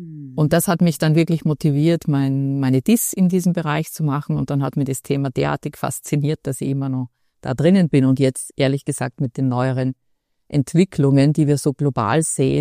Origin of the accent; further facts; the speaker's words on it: Austria; als Österreicherin ist es ja noch relativ nahe